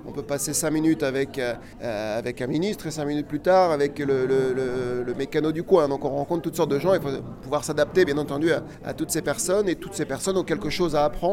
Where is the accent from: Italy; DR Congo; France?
France; je suis français, je fais le tour du monde, ne m'agressez pas.